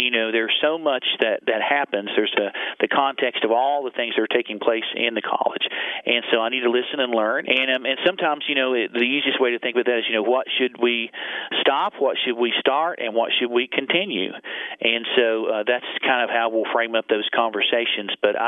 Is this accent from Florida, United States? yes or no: no; Ashland, Kentucky, United States; Well, I am an Ashland native, and I grew up in Boyd County, graduated from Boyd County High School back in 1986.